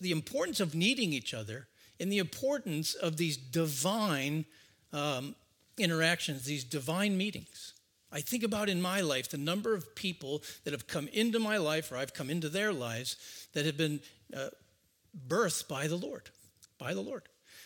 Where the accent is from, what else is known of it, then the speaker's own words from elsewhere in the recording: Rochester, New York, United States; I grew up in Rochester, New York.